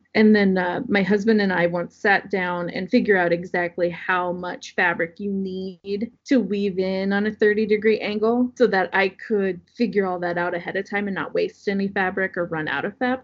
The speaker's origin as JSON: {"language": "English", "region": "Iowa", "country": "United States", "tie": "born or raised there", "said": "Small town of Iowa. Yeah, I grew up in Southwest Iowa"}